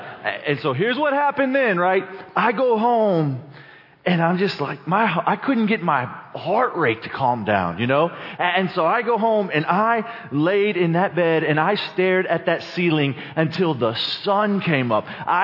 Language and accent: English; Cuero, Texas, United States; Except we didn't have a bottle, and I'm from Cuero, Texas.